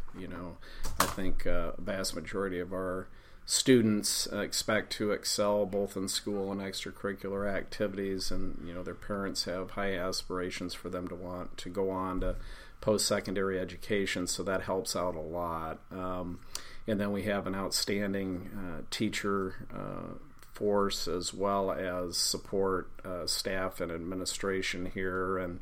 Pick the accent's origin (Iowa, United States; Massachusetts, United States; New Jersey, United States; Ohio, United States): Iowa, United States; Marshalltown; But I grew up in Marshalltown, Iowa, during a great period of time for both that community and school district.